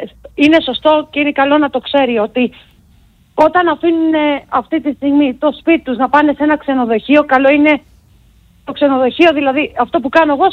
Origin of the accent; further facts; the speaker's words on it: Greece; also born or lived in Australia; επειδή εγώ γεννήθηκα στην Αυστραλία και μεγάλωσα στην Ελλάδα.